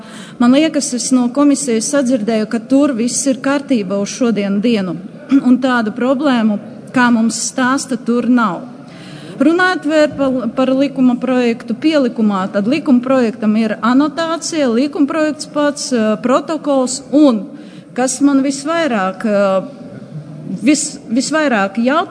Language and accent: Latvian; Rēzekne, Latgale, Latvia; Es esmu no Rēzeknes.